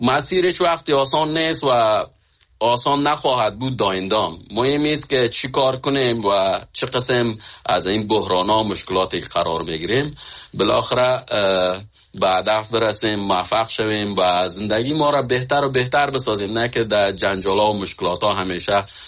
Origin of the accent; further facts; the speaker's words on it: Khinjan, Baghlan, Afghanistan; من از فامیل بسیار فقیر از افغانستان هستم که از سالنگ هستیم، از خینجان فامیل ما اونجا زندگی میکنن که از اونجا آمدیم.